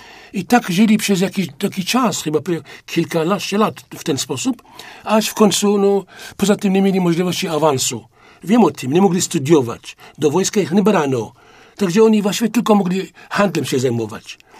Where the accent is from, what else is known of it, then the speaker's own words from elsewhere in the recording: Syria; Polish is a second language; w moim regionie, skąd pochodzę, ja pracowałem sam przy tych miejscach, gdzie ropę wydobywano naftową.